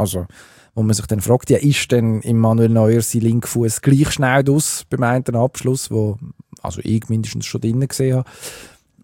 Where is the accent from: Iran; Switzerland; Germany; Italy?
Switzerland; bei uns in der Schweiz